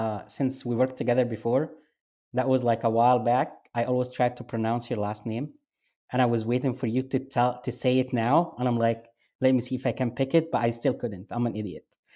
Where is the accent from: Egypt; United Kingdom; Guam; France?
Egypt; Alexandria, Alexandria Governorate; Yeah, and I did mention that a lot in the book, as growing up in Alexandria was very unique because you have the Greeks honestly were the most expats were living there, were the Greeks.